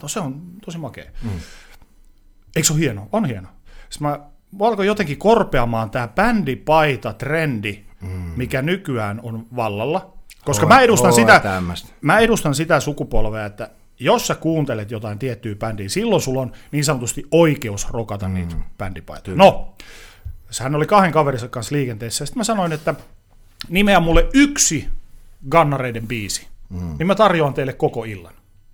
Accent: Oulu, North Ostrobothnia, Finland; moved away as an adult; now in Helsinki, Finland; varsinkin silloin opiskeluaikana, kun mä muutin Oulusta stadiin

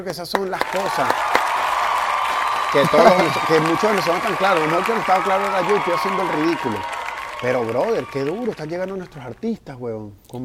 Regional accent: Venezuela; que los venezolanos en la industria musical seamos una fuerza como los boricuas en unos años

